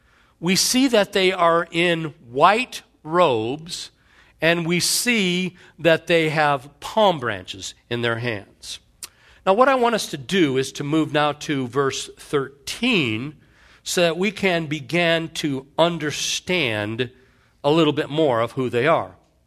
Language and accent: English; Indiana, United States; Those of you who know me know that I grew up in Indiana, in this little farm town.